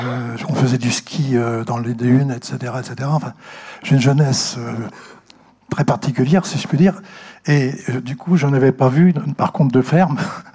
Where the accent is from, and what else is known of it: Saint-Nazaire, Pays de la Loire, France; born or raised there; also born or lived in Limerzel